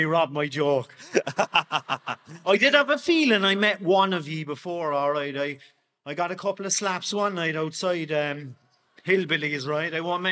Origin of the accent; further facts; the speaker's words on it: Cork, Munster, Ireland; My mother is from Ballyfihan and my father's from Greenmount. So I grew up on Friars Road, so that's where I'm from.